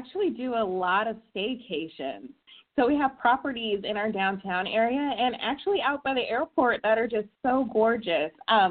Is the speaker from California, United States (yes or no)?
yes; Long Beach, California, United States; Okay, so I was born and raised in Long Beach. I did go to college out of state and a little bit out of the country for a little bit.